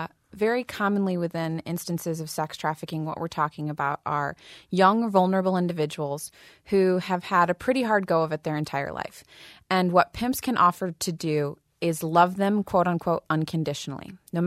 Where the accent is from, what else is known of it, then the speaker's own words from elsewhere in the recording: Flint, Michigan, United States; I was born and raised in Flint, attended the Flint Community Schools